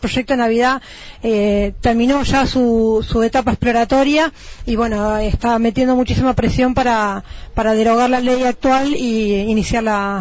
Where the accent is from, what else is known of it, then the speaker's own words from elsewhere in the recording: Puerto Madryn, Chubut, Argentina; de Puerto Madryn, exactamente.